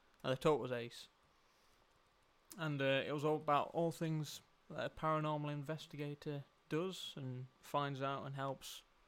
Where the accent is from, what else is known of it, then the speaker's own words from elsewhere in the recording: England, United Kingdom; I'm from England.